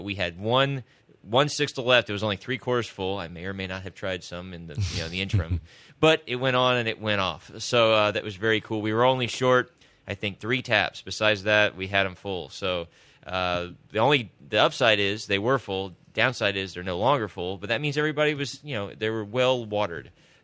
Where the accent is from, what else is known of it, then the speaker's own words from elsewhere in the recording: Spring, Texas, United States; also born or lived in Tomball; I was born in Tomball, grew up in the Spring Klein area, so I've been a Houstonian, born and bred since.